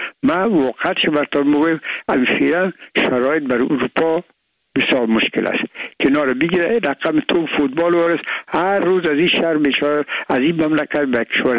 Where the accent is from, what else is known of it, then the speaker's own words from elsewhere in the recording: Afghanistan; ما افغان هستیم